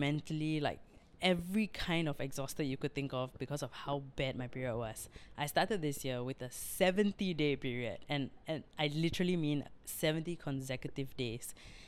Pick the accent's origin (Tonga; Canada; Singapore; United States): Singapore; as a Singaporean